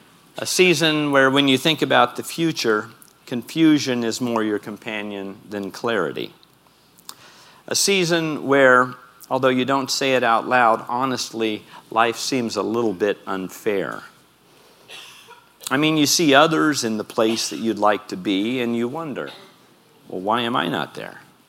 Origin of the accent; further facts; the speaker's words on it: Midwest, United States; I'm a Midwesterner, so if you're like me, you grew up in the Midwest, and you understand this thing called seasons.